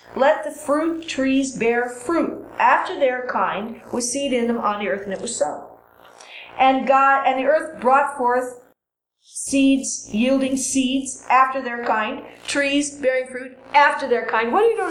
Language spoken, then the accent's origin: English; Ohio, United States; I grew up in Ohio where we had real fall and real winter